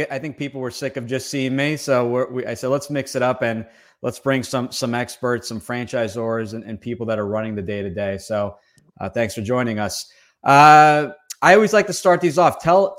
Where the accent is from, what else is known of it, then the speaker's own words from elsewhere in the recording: New Jersey, United States; you know we've we're both from New Jersey.